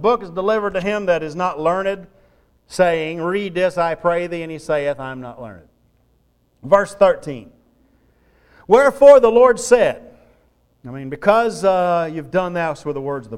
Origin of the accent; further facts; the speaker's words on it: the South, United States; look, I said, I grew up around the Church of Christ in the South, and so I know what the Church of Christ believes.